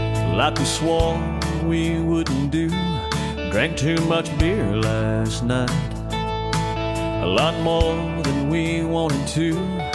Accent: Tennessee, United States; I grew up in East Tennessee, but last night I was everything.

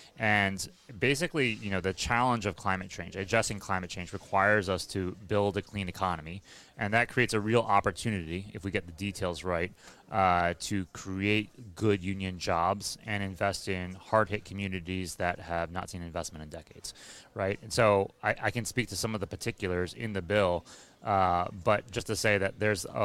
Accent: West Virginia, United States

